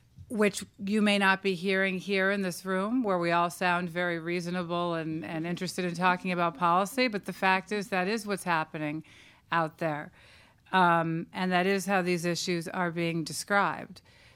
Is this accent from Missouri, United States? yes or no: no; Massachusetts, United States; So we have the Democratic National Convention, and Governor Deval Patrick, governor of my home state, gets up and says